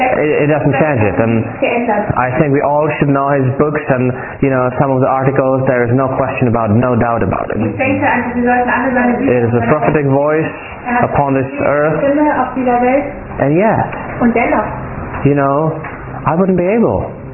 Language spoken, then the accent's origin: English; Czechia; I'm from the Czech Republic.